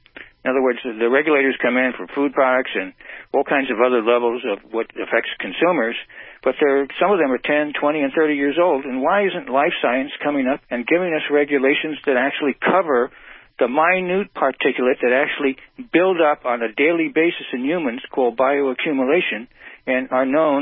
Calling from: Hamilton, California, United States; I'm calling from the San Francisco Bay Area, actually a place called Hamilton in North San Francisco.

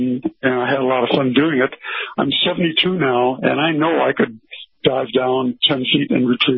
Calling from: Pagosa Springs, Colorado, United States; Pagosa Springs, Colorado.

